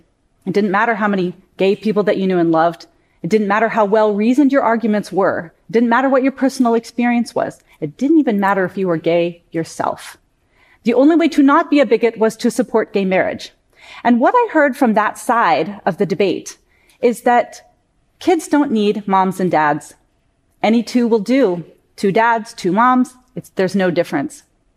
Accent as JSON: {"language": "English", "town": "Portland", "country": "United States", "tie": "born or raised there", "said": "Let me share a little bit about myself. I grew up in Portland."}